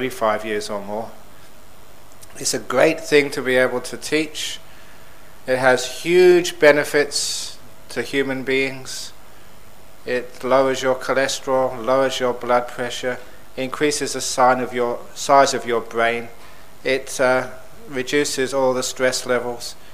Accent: Perth, Western Australia, Australia; And in my hometown of Perth, that little book which we're giving out, The Basic Method of the Meditation, the green one there, that is in many doctors' surgeries throughout Perth.

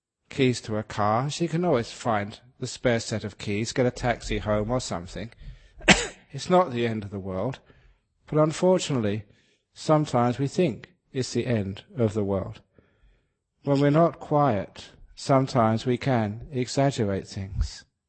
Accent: London, United Kingdom; I remember as a kid growing up in London, which was a very, very noisy city.

